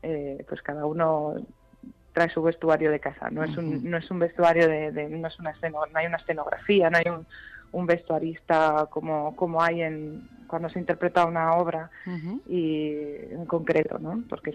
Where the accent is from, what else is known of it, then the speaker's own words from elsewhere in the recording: Madrid, Community of Madrid, Spain; yo soy madrileña, tres generaciones